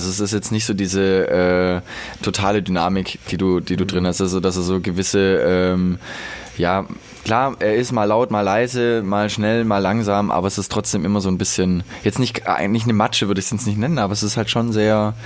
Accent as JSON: {"language": "German", "town": "Böblingen", "region": "Baden-Württemberg", "country": "Germany", "tie": "born or raised there", "said": "Also ich bin da ich komme da ja eigentlich her. Also ich bin da ja zur Schule gegangen, ich bin da zur Grundschule gegangen. So ja, zur Eduard-Mörike Grundschule."}